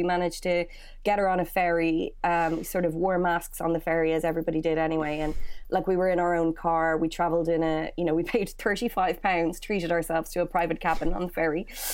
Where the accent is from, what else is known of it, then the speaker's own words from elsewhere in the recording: Dublin, Leinster, Ireland; I'm from Dublin. I am a Dublin city chick, born and bred. So I grew up in a place called Glasnevin.